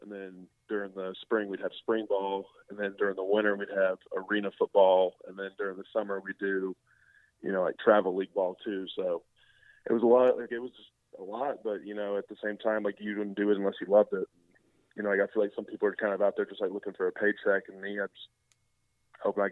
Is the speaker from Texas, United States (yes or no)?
yes; Dallas, Texas, United States; I mean, you know, I'm a Texas guy and I'm from Dallas